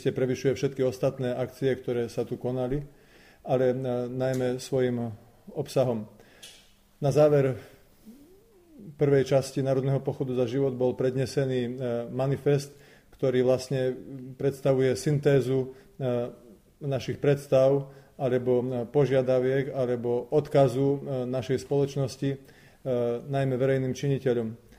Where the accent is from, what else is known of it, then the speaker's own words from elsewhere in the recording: Košice, Košice Region, Slovakia; Ja ako Košičan môžem povedať